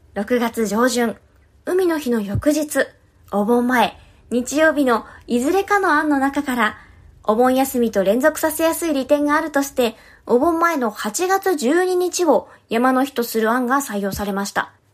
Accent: Ibaraki, Japan; 私は地元茨城県にある筑波山に遠足で行ったこと

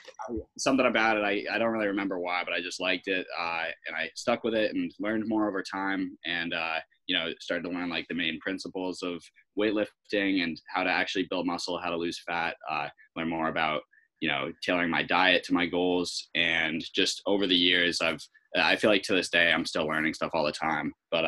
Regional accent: Natick, Massachusetts, United States; I'm from Natick, Mass. I'm at school. I'm at UMass, so I'm in Amherst.

